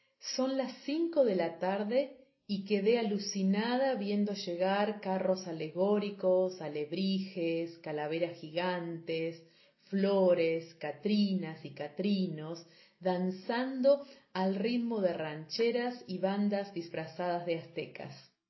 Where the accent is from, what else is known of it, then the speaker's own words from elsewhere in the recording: Argentina; Yo vine de Argentina para ver cómo se celebra el Día de Todos los Santos en estas fechas en este gran país.